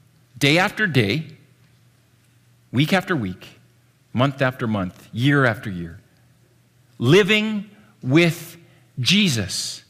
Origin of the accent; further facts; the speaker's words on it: Ontario, Canada; I grew up in Ontario in the 80s.